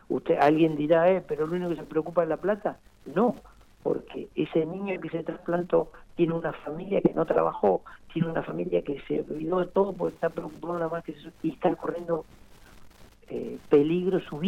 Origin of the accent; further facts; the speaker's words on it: Neuquén, Argentina; Yo soy neuquino, y disculpen que tenga la camiseta puesta.